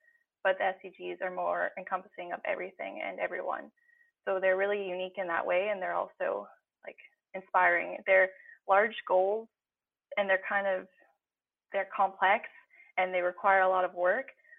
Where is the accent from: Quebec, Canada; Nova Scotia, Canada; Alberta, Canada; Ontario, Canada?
Alberta, Canada; now in Nanaimo, Canada; I originally am from Alberta, but I've moved to Nanaimo almost 7